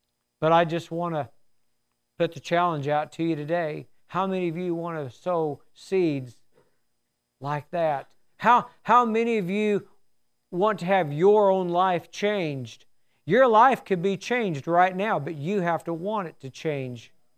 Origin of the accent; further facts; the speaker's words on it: Alabama, United States; I'm from Alabama, so I have a good reason.